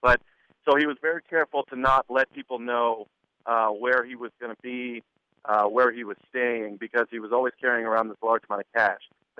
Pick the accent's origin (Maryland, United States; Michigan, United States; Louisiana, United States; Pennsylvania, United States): Maryland, United States; also born or lived in Chicago; I'm from Maryland, so I was home for the holidays for about 5 days